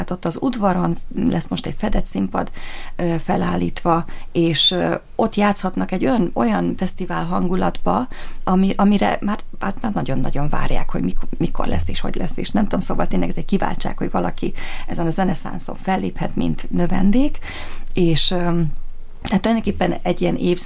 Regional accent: Geszt, Békés, Hungary; egyébként én gesztei vagyok, és egy utcában nőttünk fel Novák Irinnel

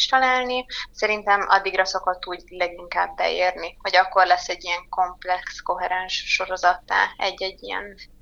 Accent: Miskolc, Borsod-Abaúj-Zemplén, Hungary; born there; hogy újból Miskolcon tudtam egy díjat megpályázni, és hogy ezt idén én kaphattam meg, ez egy nagyon jó érzés, hogy úgymond a szülővárosomban kaptam meg ezt a lehetőséget

